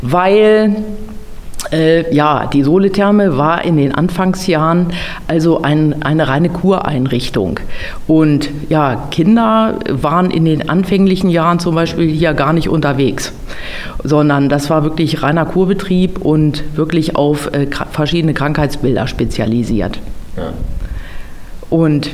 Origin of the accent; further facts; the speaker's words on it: Bad Harzburg, Lower Saxony, Germany; Ja, ich bin eigentlich ein Bad Harzburger Urgestein. Ich komme aus dem Grodotal